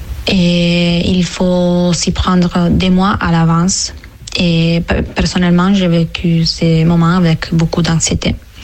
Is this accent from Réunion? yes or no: no; Italy; French is a second language; now in Angers, France; je suis italienne et j'ai 22 ans.